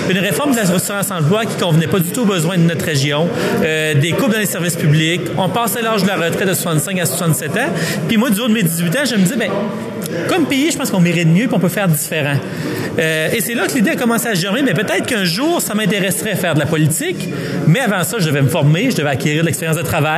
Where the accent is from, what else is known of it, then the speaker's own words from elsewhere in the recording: Kedgewick, New Brunswick, Canada; Moi, je viens de Kedgewick, donc, comme René le disait, une communauté rurale dans le Madawaska-Restigouche.